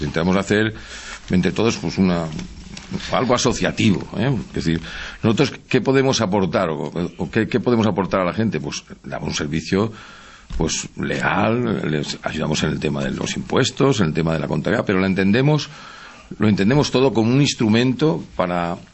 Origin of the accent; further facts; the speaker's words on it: Alcoy, Valencian Community, Spain; para mí Alcoy es mi pueblo, ¿no?